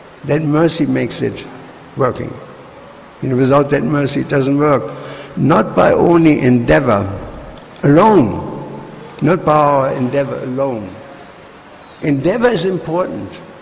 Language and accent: English; Germany; English is a second language; I'm asking an American soldier Germany was occupied by the Americans, and they came every day with a huge pot of porridge into the kindergarten with lots of raisins